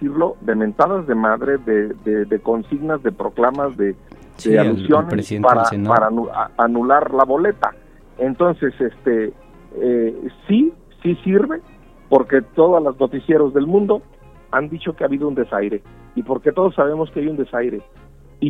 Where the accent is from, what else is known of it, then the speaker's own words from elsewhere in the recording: Mexico; yo soy mexicano